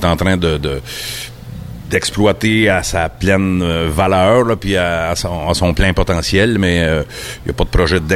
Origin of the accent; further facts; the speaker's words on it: Saint-Côme, Quebec, Canada; T'sais, moi, je suis natif de Saint-Côme